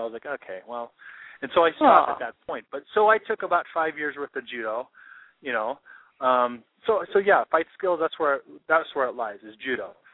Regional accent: Philippines; okay, so obviously growing up in the Philippines, we watch kung fu movies all the time.

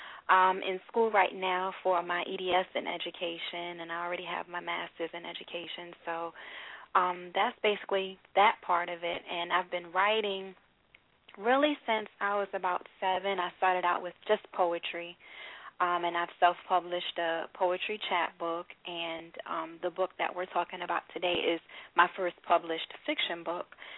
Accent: New York, United States; also born or lived in Norfolk, United States; now in Virginia Beach, United States; Well, originally I'm actually from the Bronx, New York, born and raised. And college years, I actually moved out to Virginia, Norfolk, Virginia, and I now live in Virginia Beach.

